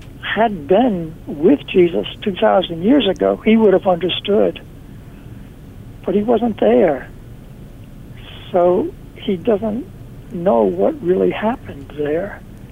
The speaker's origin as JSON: {"language": "English", "region": "New York", "country": "United States", "said": "I say nothing. I'm a New Yorker."}